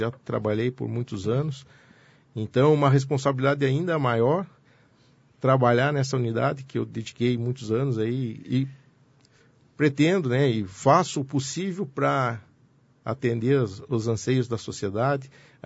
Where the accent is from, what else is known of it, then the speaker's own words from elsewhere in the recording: Porto União, Santa Catarina, Brazil; filho da terra, nascido e criado em Porto União, até hoje eu nunca abandonei, mesmo trabalhando fora, a minha família continuou residindo aqui, sou casado, minha esposa é daqui, meus filhos nasceram aqui, e pretendo continuar aqui, nessa terra querida, né?